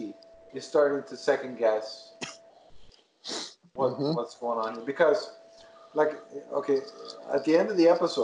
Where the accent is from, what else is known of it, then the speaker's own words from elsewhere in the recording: Canada; I'm Canadian.